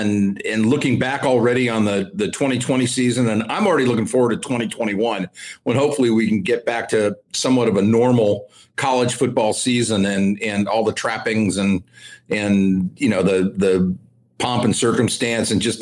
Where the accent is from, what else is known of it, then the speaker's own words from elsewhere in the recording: California, United States; I think both of us growing up in the Bay Area